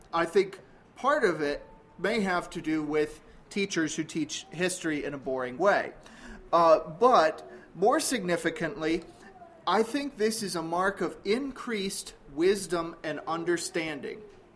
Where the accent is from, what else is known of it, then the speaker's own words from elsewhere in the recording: Michigan, United States; My wife, Juanita, and I come from Michigan, southern Michigan.